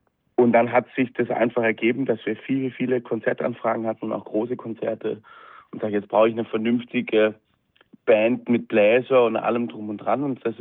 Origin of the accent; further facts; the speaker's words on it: West Germany, Germany; ich überhaupt als Wessi überhaupt nicht so auf dem Schirm hatte